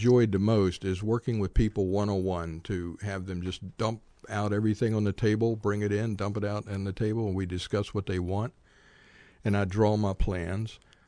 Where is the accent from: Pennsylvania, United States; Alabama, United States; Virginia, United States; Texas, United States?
Virginia, United States; now in Charlottesville, United States; I grew up over in the Shenandoah Valley and went to school at Bridgewater College